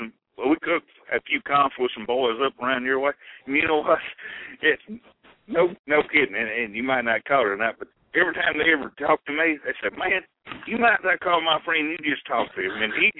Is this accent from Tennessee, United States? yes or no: yes; Tennessee, United States; So, man, where are you from? I say, Tennessee.